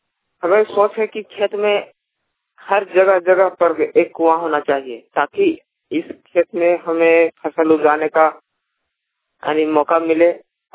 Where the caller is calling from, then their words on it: Nawada, Bihar, India; चतरा जिला प्रखंड सिमरिया नवादा से।